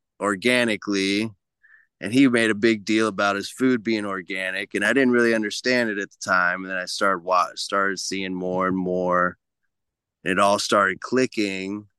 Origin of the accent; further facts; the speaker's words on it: Ohio, United States; So I'm from Ohio, and there was an old friend from Ohio who was with a buddy up here in the Orville area, up in the mountains north of Orville.